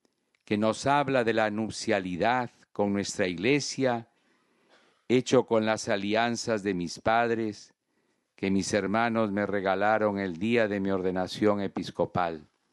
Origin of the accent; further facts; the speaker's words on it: Peru; Quiero en esta meditación traer el testimonio de la primera santa de la América cristiana que nació en mi país.